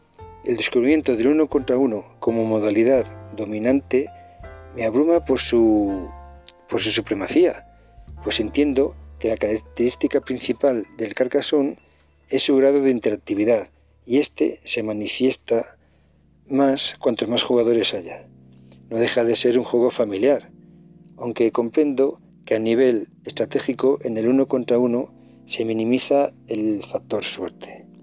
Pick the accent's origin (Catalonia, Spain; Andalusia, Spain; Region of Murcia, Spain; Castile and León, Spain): Castile and León, Spain; Valladolid; Se podría decir que soy español por los cuatro costados, pues nací y vivo en Valladolid, de padres zaragozanos, por supuesto pasado por la Virgen del Pilar, y gran parte de mi familia son de Barcelona.